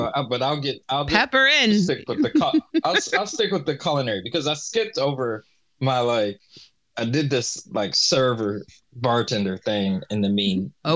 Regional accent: Rochester, United States; And then I'm from Rochester and I have a great speaking voice, right?

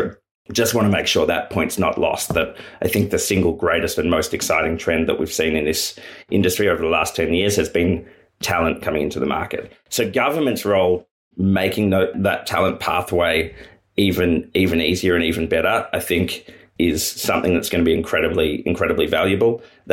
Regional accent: Australia; As an Australian who has been fortunate enough to travel, you don't meet many other people that don't say, "Oh, Australia, you're so lucky to live there."

